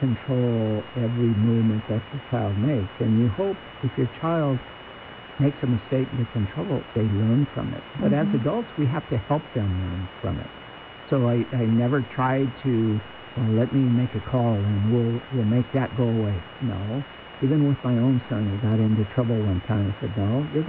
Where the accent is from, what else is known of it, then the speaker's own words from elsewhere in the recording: Yuma, Arizona, United States; Being born and raised in Yuma, I have lots of friends who now have kids and grandkids